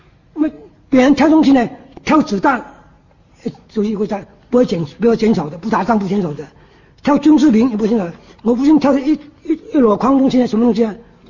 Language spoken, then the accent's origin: Chinese; Guangxi, China; 那我父亲不是广西人啊，我是广西人啊。